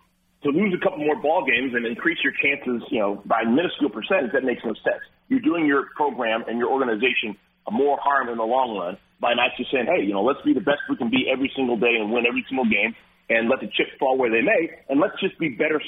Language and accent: English; Cleveland Heights, Ohio, United States; so much of what I do on a nightly basis is me being a kid growing up in Cleveland Heights.